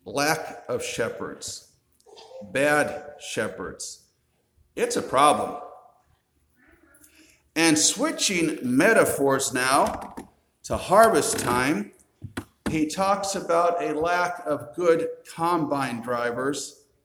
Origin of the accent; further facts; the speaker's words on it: United States; because I'm an American.